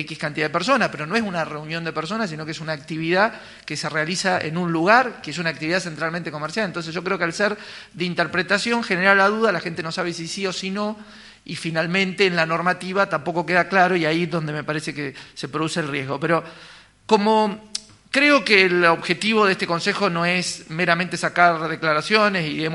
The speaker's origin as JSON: {"language": "Spanish", "town": "Bariloche", "region": "Río Negro", "country": "Argentina", "said": "como argentino tenemos derecho a ocupar esos lugares. Por supuesto sé que es un camino, y como barilochense también"}